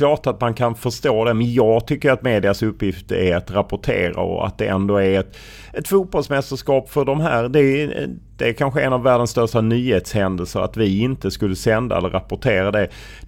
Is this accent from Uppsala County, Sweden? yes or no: no; Lund, Skåne, Sweden; jag är uppvuxen i Lund och rätt akademisk familj